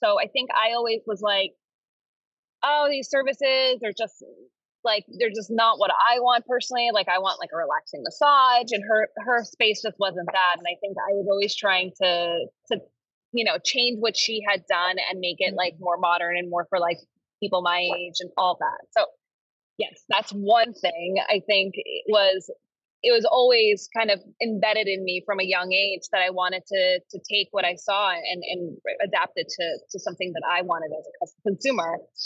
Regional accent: New York City, New York, United States; now in Miami, United States; I was born in Queens and I guess raised in Queens as well as Manhattan.

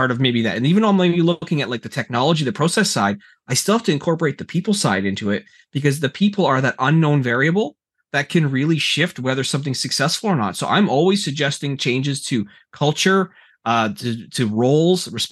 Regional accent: Canada; I'm a Canadian guy, right?

